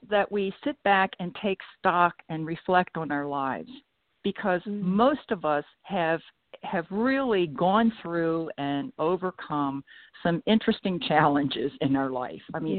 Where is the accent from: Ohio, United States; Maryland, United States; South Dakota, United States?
Maryland, United States; Baltimore; when I was a kid, I was raised in Baltimore City and in a little, you know, in a row home community.